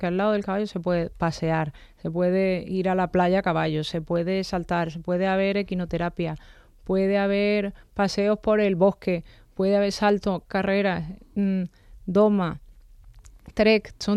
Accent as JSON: {"language": "Spanish", "region": "Region of Murcia", "country": "Spain", "said": "Pese a que somos los dos de Murcia, no soy."}